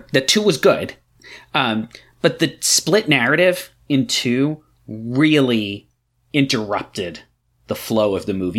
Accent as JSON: {"language": "English", "region": "New York", "country": "United States", "tie": "born or raised there", "said": "as a New Yorker, as somebody with Italian roots. I grew up outside the city. My parents both grew up in the Bronx."}